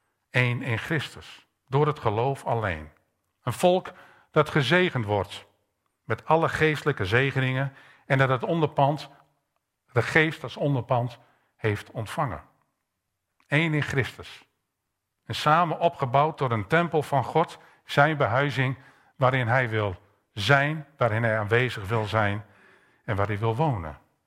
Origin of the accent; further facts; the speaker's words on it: Groningen, Netherlands; now in Apeldoorn, Netherlands; mag ik als Groninger in Apeldoorn wonen iets zeggen over Apeldoorn?